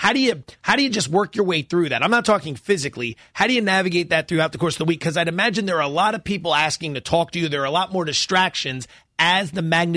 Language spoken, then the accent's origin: English; Allentown, Pennsylvania, United States; I was from Allentown, PA. I didn't know what a tan, blonde dime was.